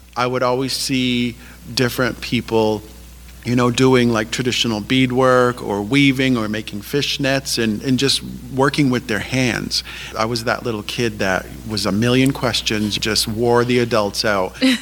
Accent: Indian Island, Maine, United States; I'm from the Penobscot Nation, and I was fortunate to grow up on Indian Island, which is an island in the Penobscot River.

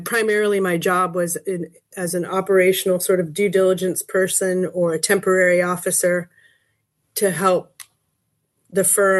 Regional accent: Los Angeles, California, United States; I grew up in Los Angeles where there was a robust drama department in my school

